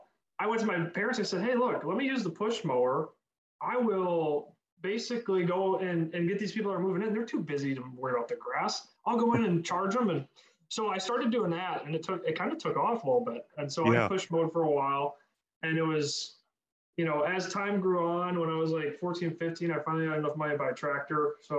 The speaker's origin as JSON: {"language": "English", "region": "Ohio", "country": "United States", "tie": "born or raised there", "said": "So I grew up in Ohio. We're in a small town, well, getting bigger, outside of Toledo."}